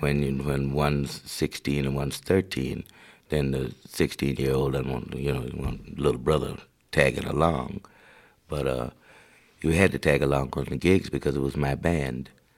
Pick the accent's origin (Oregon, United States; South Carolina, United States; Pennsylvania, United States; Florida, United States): Florida, United States; Tallahassee; We grew up in Tallahassee, Florida, a university town.